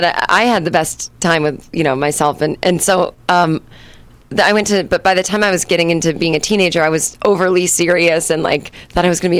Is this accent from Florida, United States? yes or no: no; Boston, Massachusetts, United States; I'm actually from Boston originally, or from the suburbs of Boston.